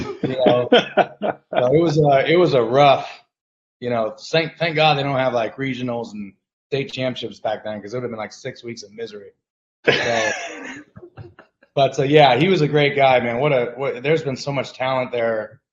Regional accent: Concord, California, United States; also born or lived in Vallejo; I was born in Vallejo, but I grew up my first 4 years of my life in Concord, pretty much next to De La Salle.

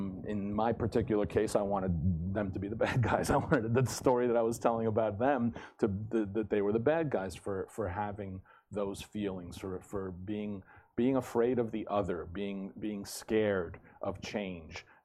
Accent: New Jersey, United States; I'm an immigrant to this country, but I grew up in New Jersey my entire life, so I'm this weird kind of on the outside, but on the inside as well.

